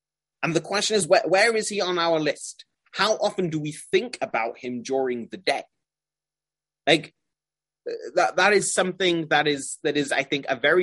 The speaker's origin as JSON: {"language": "English", "town": "Manchester", "region": "North West England", "country": "United Kingdom", "tie": "born or raised there", "said": "I grew up in Manchester, which is a very, very, very, you know, Haredi, a very stringent community."}